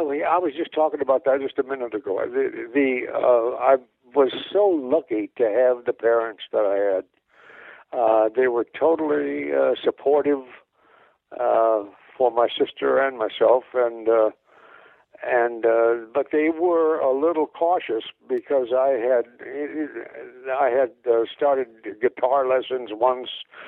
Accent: Moline, Illinois, United States; I'm from Moline, Illinois.

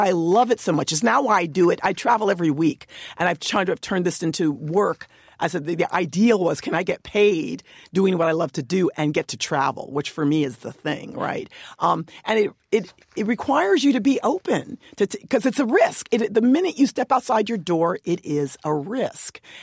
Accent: New York, United States; I mean, I'm from New York. I love the cities, but I lived in a village in Nepal for a year and a half.

